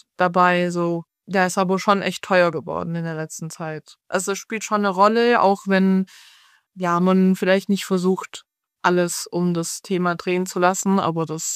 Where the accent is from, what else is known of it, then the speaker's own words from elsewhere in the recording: Baden-Württemberg, Germany; Ich komme ja eigentlich aus dem Süden von Deutschland, aus dem wunderschönen Baden-Württemberg.